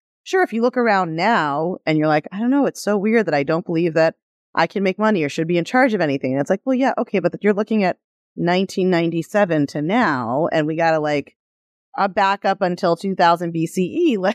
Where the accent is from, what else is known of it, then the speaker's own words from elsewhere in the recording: Nigeria; born there; And I'm born Nigerian, so I have that cultural background in addition to this